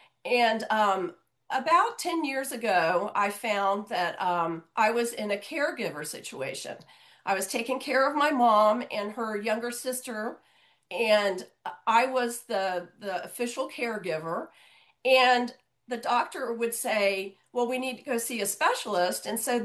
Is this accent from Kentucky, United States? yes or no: no; Tampa, Florida, United States; So interestingly, I'm from Tampa